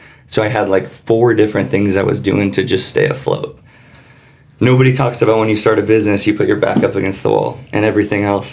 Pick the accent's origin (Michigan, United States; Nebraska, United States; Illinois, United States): Nebraska, United States; Norfolk; But I'm small town Nebraska. I was born and raised in Norfolk, Nebraska.